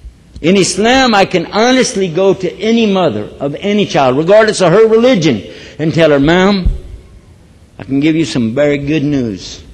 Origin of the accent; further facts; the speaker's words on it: Texas, United States; I'm from Texas. I'm the last guy you want to take His word for.